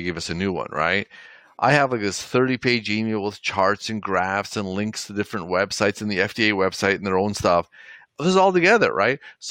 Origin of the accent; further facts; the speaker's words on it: Toronto, Ontario, Canada; I grew up in Toronto, Canada. So I grew up with a lot of Pakistani friends